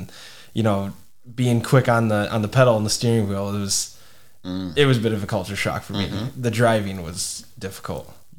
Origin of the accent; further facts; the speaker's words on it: Durand, Michigan, United States; I'm from Durand, Michigan, which is by Flint. It's just 10 minutes west of Flint.